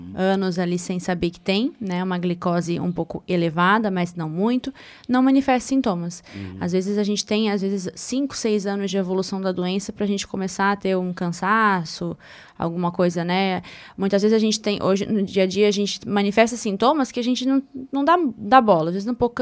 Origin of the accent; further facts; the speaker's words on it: Mato Grosso do Sul, Brazil; eu sou do Mato Grosso do Sul